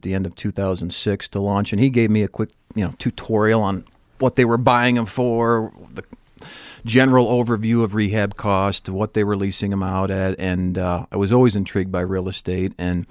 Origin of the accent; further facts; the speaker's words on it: Crown Point, Indiana, United States; I'm from Northwest Indiana. Okay. I grew up in Crown Point, Indiana.